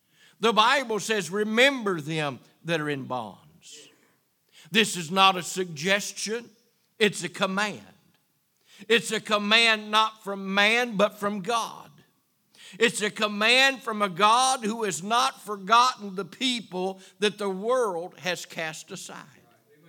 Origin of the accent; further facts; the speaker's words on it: Virginia, United States; Yes, I'm from Virginia. I'm from the South, but may I say, I love California.